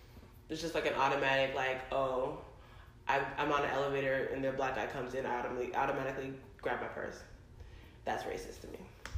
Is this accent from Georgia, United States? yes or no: yes; Conyers, Georgia, United States; I'm from Conyers, which is like an hour south of Atlanta. And obviously there's racism there because it's like a real suburban community. Not a lot of people. It's real small.